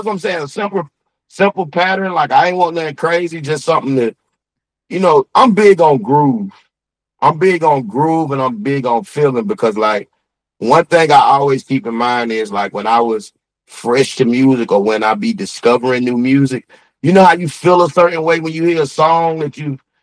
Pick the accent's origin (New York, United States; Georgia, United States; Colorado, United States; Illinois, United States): Georgia, United States; Atlanta; And then like, I'm from Atlanta